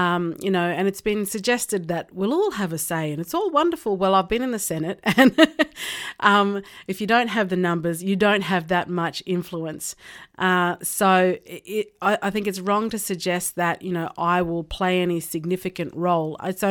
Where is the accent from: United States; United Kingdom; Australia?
Australia; I think for me as an Australian, we have a wonderful shared Australian values that we've all created together